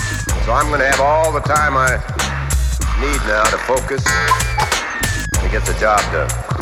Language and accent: English; Russell, Kansas, United States; And I grew up in the Midwest in Kansas in a little town called Russell, Kansas.